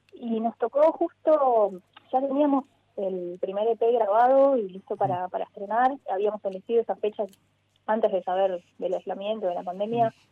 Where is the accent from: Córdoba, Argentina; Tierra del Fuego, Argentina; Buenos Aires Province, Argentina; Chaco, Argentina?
Tierra del Fuego, Argentina; also born or lived in Trelew; pero la mitad, dos integrantes, somos de Chubut. Y yo viví más tiempo en Tierra del Fuego, en realidad. Nací en Trelew, pero viví más de 16 años en la isla.